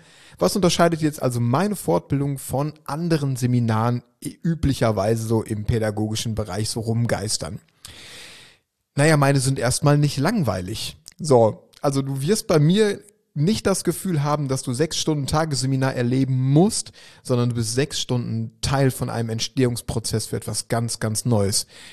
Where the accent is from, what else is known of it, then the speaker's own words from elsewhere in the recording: Schwerte, North Rhine-Westphalia, Germany; Am 24.10.2022 startet in meiner Heimatstadt Schwerte an der Ruhr